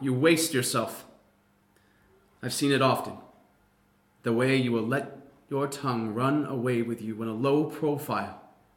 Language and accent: English; United States; accent: middle American; And I consider my accent to be just middle American, middle ground.